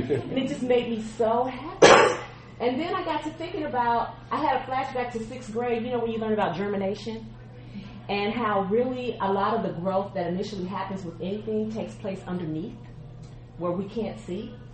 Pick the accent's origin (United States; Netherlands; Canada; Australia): United States; Midwest; I grew up in the Midwest, and if anyone who's ever lived in the Midwest, you know that the winter months are gray, and we go weeks without seeing sun.